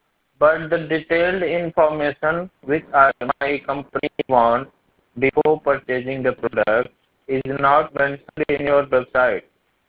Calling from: India; I'm calling from India.

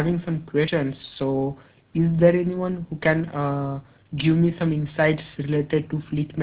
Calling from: India; I'm calling from India

